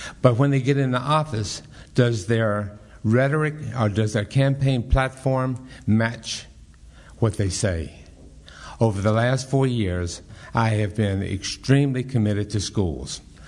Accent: Charlottesville, Virginia, United States; I was born and raised in the Charlottesville-Albemarle County area. My family actually goes back about five or six generations. My mother's family lived up on the Blue Ridge Parkway.

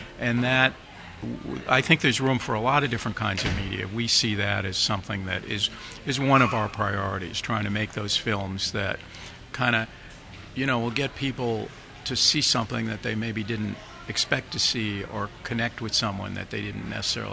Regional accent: Arlington, Virginia, United States; I'm actually from Virginia, and I went to school. I went to legally segregated schools in Arlington.

